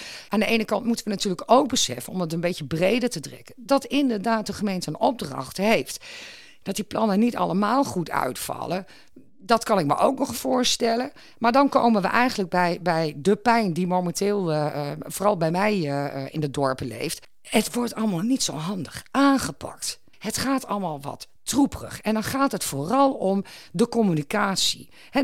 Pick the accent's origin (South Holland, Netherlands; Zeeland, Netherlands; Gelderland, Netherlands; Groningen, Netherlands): Groningen, Netherlands; Leek; ik kom uit Leek.